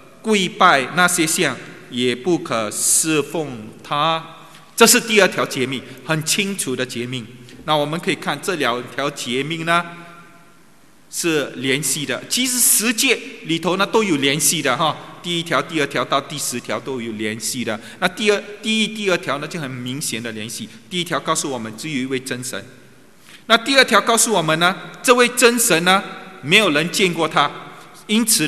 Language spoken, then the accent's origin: Chinese; China; 啊，那我们也知道我们中国人啊，拜很多的神